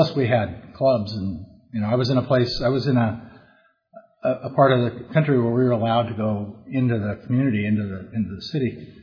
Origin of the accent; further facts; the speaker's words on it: California, United States; I grew up here in Orange County. I grew up at the beach, and went to high school and college and all that right here in town, right here in Orange County.